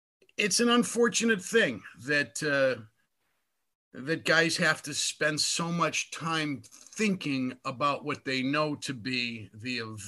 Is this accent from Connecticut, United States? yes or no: no; Hammond, Indiana, United States; That's at WJOB in Hammond, my hometown radio station